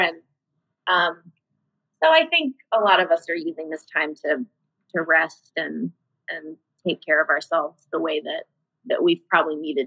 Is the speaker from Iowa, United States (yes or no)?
yes; Iowa, United States; moved away as an adult; now in Chicago, United States; Chicago has been home for me for the last 5 years. I am originally from Iowa. That's where my parents are still. But I moved to Chicago after college